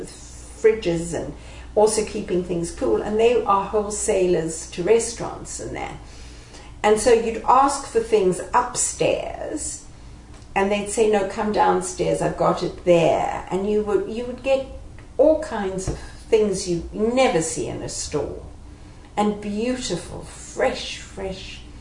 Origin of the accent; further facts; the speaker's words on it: South Africa; as a South African, I can certainly say in knowing British history that it's a colonial Victorian attitude.